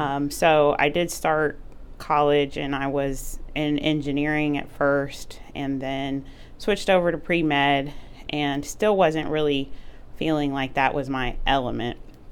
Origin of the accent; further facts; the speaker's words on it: Columbus, Ohio, United States; also born or lived in Stamford, Connecticut; now in Marion, United States; Yeah, I'm actually born and raised in Columbus, Ohio. Lived there for 40 years, and then I did move to Stamford, Connecticut, which is where I was an assistant superintendent before coming here.